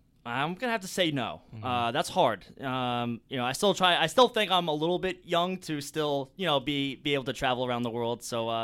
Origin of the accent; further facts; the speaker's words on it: New York, United States; You know, I'm from Long Island, so we don't really get a lot of people from New Zealand or Australia.